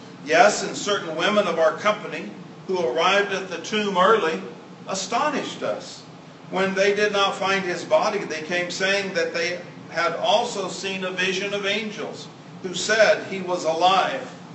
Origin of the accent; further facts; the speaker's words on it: Deming, New Mexico, United States; it reminded me of my hometown or my home country of Deming, New Mexico. If you'll plant a mesquite bush here and here and here, it looks just like where I grew up.